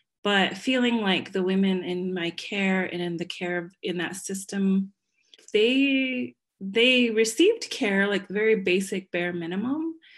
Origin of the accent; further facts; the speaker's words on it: New Mexico, United States; Yes, I'm a Navajo midwife, or in our culture, Dene, which means the people. So I grew up in New Mexico, primarily in the Four Corners. I'm one of eight children.